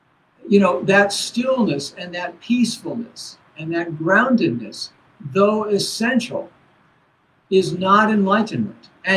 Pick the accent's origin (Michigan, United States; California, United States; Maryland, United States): Maryland, United States; Baltimore; And when I was growing up in Baltimore, you know, there was a lot of violence.